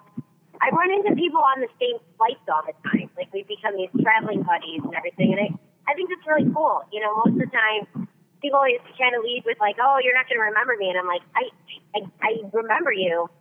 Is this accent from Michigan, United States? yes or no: yes; Detroit, Michigan, United States; I hail from Detroit, and I'm going to tell you where to stick it